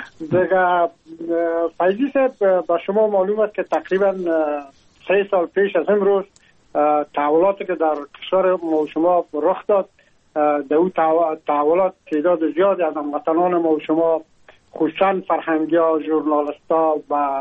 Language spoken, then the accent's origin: Persian; Afghanistan; now in France; ما هم در جمع عموم مردمایی بودم که از افغانستان بر آمدم و تقریبا این 3 سال میشه که من در فرانسه زندگی میکنم